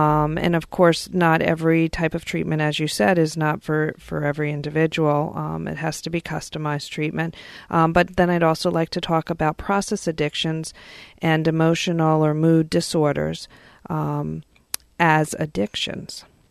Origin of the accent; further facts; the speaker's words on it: New York, United States; accent: New York; now in Greenwich, United States; Sorry about that, Ryan. My New York accent slipped out there. I try and keep it under wraps here when I'm in Greenwich.